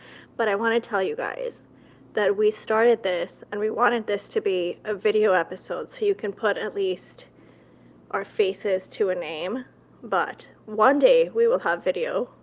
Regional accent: Pakistan; moved away as an adult; now in United States; I grew up in Pakistan. I came to the U.S. as an international student. I've been in the U.S. since 2006.

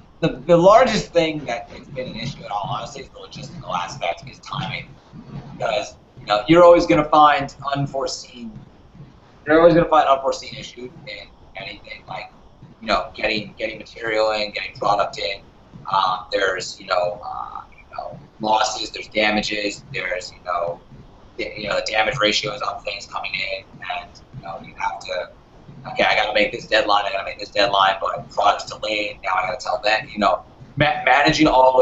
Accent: New York, United States; You know, I grew up in New York, and, you know, in New York, you suits constantly

